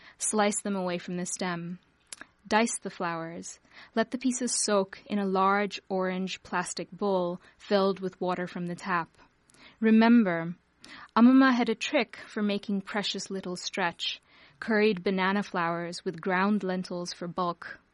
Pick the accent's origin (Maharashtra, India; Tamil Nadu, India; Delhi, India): Tamil Nadu, India; Chennai; first language Tamil; English is a second language; particularly my mother tongue, Tamil. It's a South Indian language from Chennai, which used to be called Madras when I was growing up